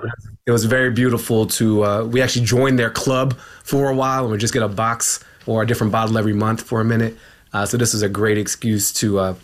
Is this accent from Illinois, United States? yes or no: no; Washington, District of Columbia, United States; I was born in George Washington University Hospital, 7:39 p.m. September 11th, to my mother